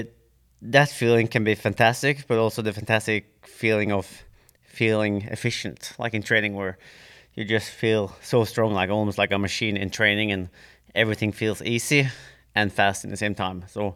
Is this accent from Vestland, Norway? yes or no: yes; Bergen, Vestland, Norway; English is a second language; I'm from Bergen, so it rains 2/3 of the year.